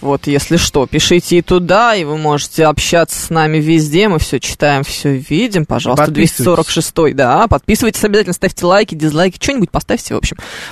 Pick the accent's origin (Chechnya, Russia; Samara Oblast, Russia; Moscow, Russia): Moscow, Russia; Мы москвичи